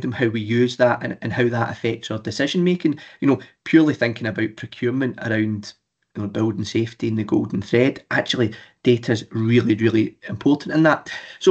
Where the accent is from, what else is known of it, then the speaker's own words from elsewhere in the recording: Scotland, United Kingdom; accent: Scottish; working predominantly, as my accent suggests, north of the border in housing associations in Scotland.